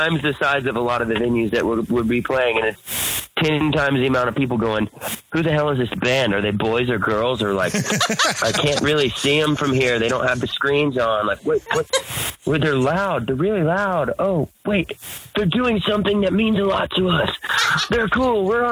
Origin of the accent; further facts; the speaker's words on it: Texas, United States; now in Nashville, United States; I grew up in Texas, and I left a lot of them in Texas when I moved